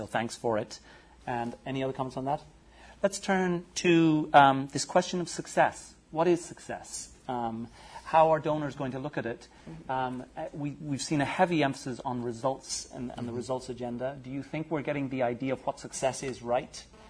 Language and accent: English; Dublin, Leinster, Ireland; And I'm from Dublin, by the way, so that's the south.